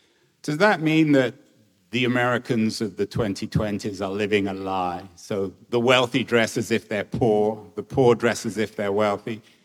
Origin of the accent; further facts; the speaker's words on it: England, United Kingdom; now in United States; when I first came to America, I came originally from England.